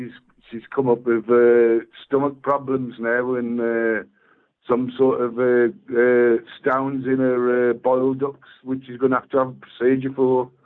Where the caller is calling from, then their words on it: West Midlands, United Kingdom; also born or lived in Thailand; I'm calling from the West Midlands